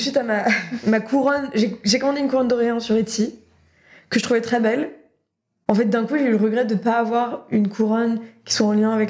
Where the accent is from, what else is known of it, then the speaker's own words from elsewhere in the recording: Rennes, Brittany, France; parce que je suis de Rennes